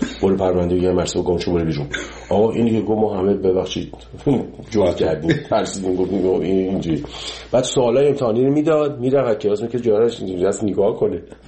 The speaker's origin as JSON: {"language": "Persian", "country": "Iran", "moved": "yes", "said": "30 سال 30 خورده سال که از ایران من اومدم بیرون"}